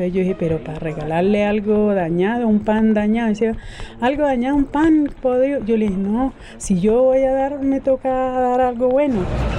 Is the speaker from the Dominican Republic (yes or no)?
no; Colombia; also born or lived in Venezuela; Porque yo estuve viviendo en Venezuela, claro, pero soy colombiana. Entonces, cuando empezó la crisis, nos devolvimos.